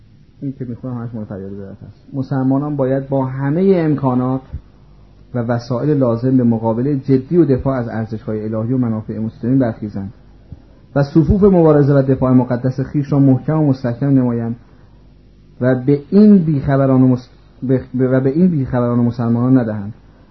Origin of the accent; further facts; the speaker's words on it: Iran; فهمید من ایرانی هستم،